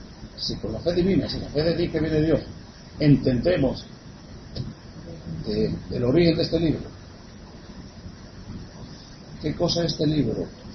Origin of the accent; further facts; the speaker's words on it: Puerto Rico; En el contexto de puertorriqueños, que nacimos y nos criamos aquí en Puerto Rico